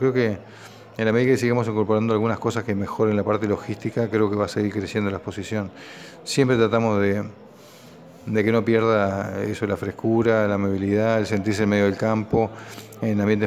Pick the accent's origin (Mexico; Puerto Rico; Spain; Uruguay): Uruguay